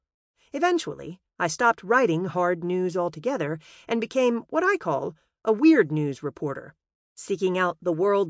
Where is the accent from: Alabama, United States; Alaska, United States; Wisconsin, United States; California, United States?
Alabama, United States; Huntsville; also born or lived in Georgia; In this book, I wanted to share folklore in the form of ghost stories from Alabama, my home state since I was 12 years old, when I moved to Huntsville from Georgia.